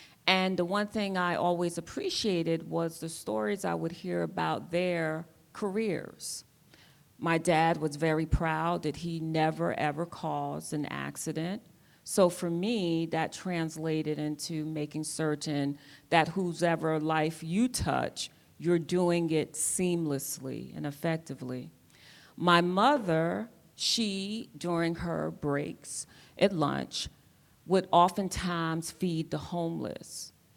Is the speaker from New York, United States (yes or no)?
yes; New York City, New York, United States; So I look back on my journey growing up in the Bronx, New York. My dad and my mom were both public sector workers.